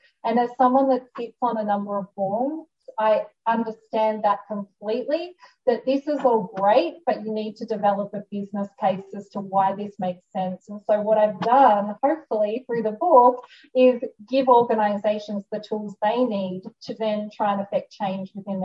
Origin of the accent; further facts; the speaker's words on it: Australia; now in United States; I grew up in Australia